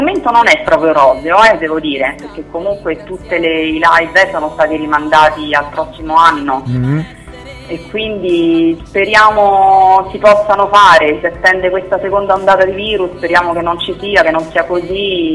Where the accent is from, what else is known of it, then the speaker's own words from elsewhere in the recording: Rome, Lazio, Italy; ho 47 anni e sono di Roma, vivo a Roma.